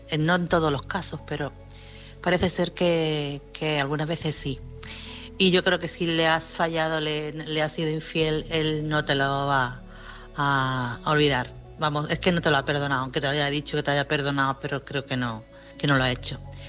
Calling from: Chiclana de la Frontera, Andalusia, Spain; de Chiclana.

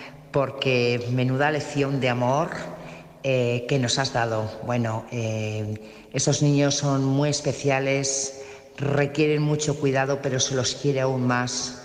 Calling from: Burgos, Castile and León, Spain; corresponsal de Burgos.

